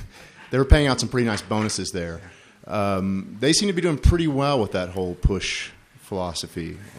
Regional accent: Boulder, Colorado, United States; from Boulder, Colorado.

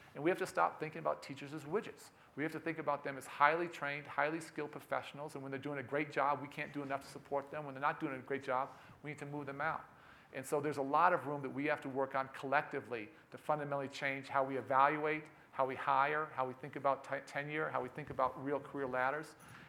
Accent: Illinois, United States; I come from Illinois that was 49th out of 50 states in the amount of money going to education and 43rd in disparities between rich districts and poor districts.

